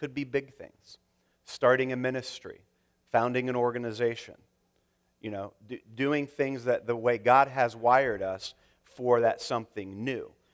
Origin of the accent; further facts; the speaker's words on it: Tampa Bay, Florida, United States; I'm from Tampa Bay, Florida, near the Mouse. I grew up going to Disney.